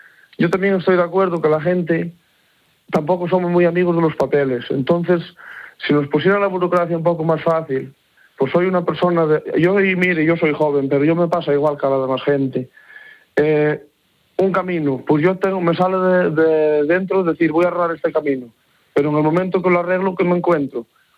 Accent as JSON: {"language": "Spanish", "town": "Pombriego", "region": "Castile and León", "country": "Spain", "tie": "born or raised there"}